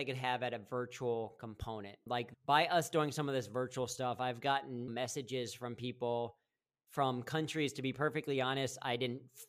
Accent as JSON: {"language": "English", "town": "Mason", "region": "Ohio", "country": "United States", "tie": "born or raised there", "said": "so I grew up in Mason, so a lot of times we're out in that area."}